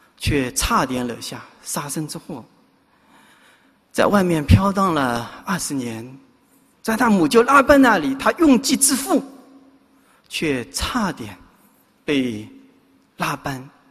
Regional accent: Hangzhou, Zhejiang, China; 我家乡是在杭州，我的祖籍是在浙江的绍兴诸暨。

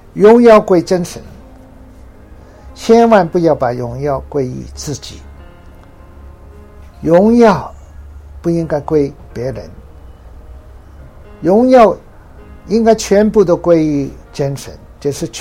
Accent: China; 我们中国人喜欢八八八，因为八跟发达、发明、发声好像很相似的音。

